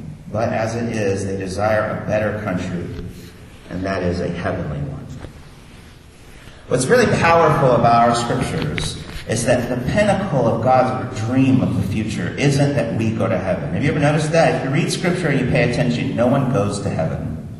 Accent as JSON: {"language": "English", "town": "Kansas City", "region": "Missouri", "country": "United States", "tie": "born or raised there", "also_born_or_lived": "Chicago", "said": "When I lived in Chicago, I went to barbecue places all the time. I grew up in Kansas City."}